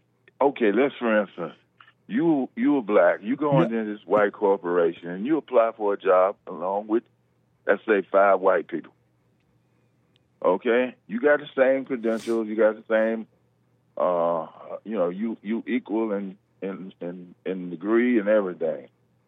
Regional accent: Tennessee, United States; okay, because I'm from Tennessee, right?

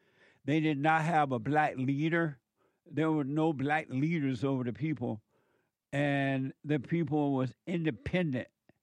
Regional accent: Alabama, United States; It was, when I was growing up, Alabama and America was amazing because we had families.

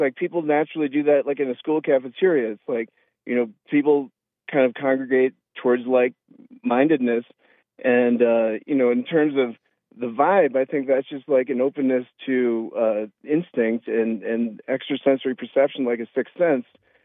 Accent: Detroit, Michigan, United States; You know, I grew up in Detroit.

